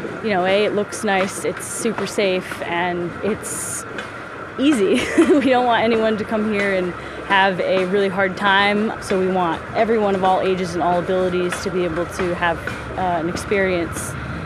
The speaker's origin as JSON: {"language": "English", "region": "Rhode Island", "country": "United States", "moved": "yes", "lives_now": "Phoenicia, United States", "said": "Not originally. I'm from Rhode Island, but I moved up here in 2014, unrelated to the Rail Explorers in Rhode Island, but found myself here anyway"}